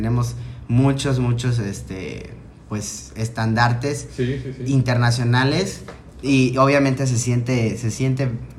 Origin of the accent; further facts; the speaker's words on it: Chiapas, Mexico; O sea, esas experiencias siendo chiapaneco, cantar en otros estados